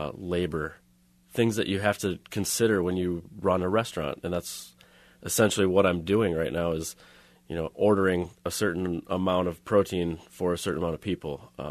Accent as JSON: {"language": "English", "region": "Minnesota", "country": "United States", "said": "I'm originally from Minnesota."}